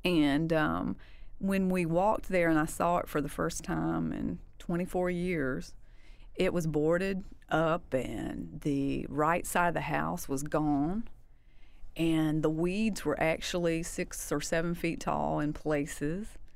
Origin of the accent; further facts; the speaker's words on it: Warner Robins, Georgia, United States; I had been back to Warner Robins, my hometown, but I had not been back to the old neighborhood.